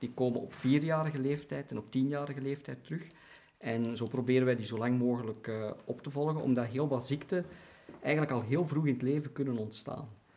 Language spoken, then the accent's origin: Dutch; Rijkevorsel, Antwerp, Belgium; Dus ik ben opgegroeid in Eikenvorsel.